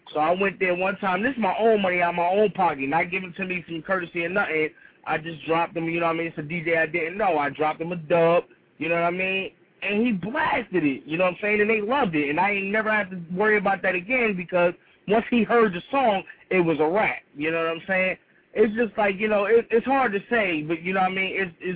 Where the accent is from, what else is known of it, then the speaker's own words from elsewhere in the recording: Plainfield, New Jersey, United States; now in Atlanta, United States; Well, I stay down in the A now, but I'm from Plainfield.